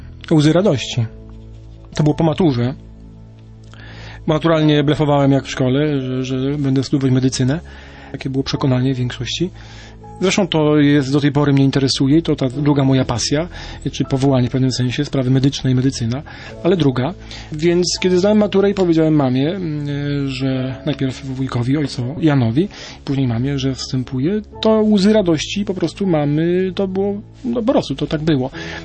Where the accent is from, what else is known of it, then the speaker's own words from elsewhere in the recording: southern Poland, Poland; born there; chociaż urodziłem się na południu Polski